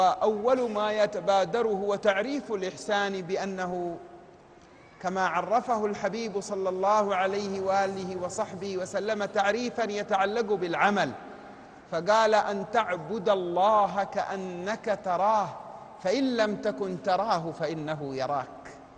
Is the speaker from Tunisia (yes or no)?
no; Syria; لكن كم قانوني عندنا في سوريا؟ عندنا ربما ناقص في ذلك.